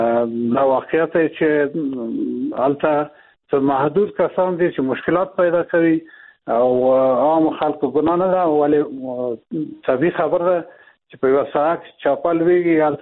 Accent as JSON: {"language": "Pashto", "country": "Afghanistan", "said": "موږ د افغانستان خلک یو او د افغانستان نجزا نه یو"}